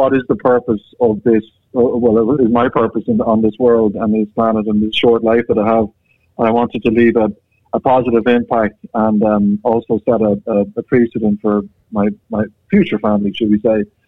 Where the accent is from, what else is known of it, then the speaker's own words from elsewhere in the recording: Ireland; accent: Irish; now in San Francisco, United States; I'm calling in from San Francisco, or actually the Bay Area of San Francisco, but don't be distracted by the Irish accent. I'm not in Dublin, Ireland. It's California.